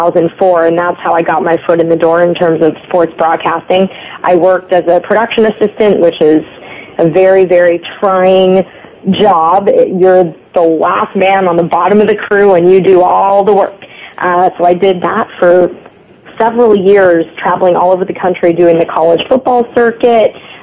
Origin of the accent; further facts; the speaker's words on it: California, United States; I'm from Southern California.